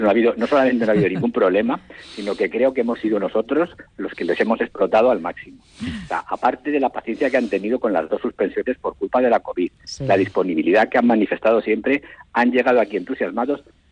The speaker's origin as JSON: {"language": "Spanish", "country": "Spain", "said": "te pregunta de dónde eres, dices que eres español y lo primero que te hacen es una sonrisa"}